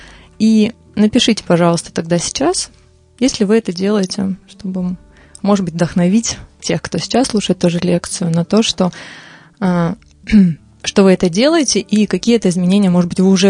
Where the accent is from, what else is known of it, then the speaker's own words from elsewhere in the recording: Krasnodar, Krasnodar Krai, Russia; born there; Вот я родилась, например, в Краснодаре